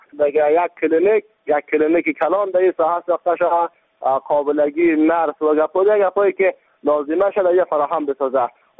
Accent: Baghlan, Afghanistan; ما در همه جا داریم که ولایت ما بغلان است

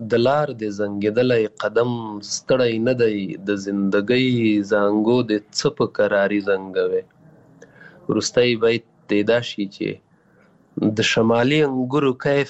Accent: Paktika, Afghanistan; born or raised there; also born or lived in Waziristan, Pakistan

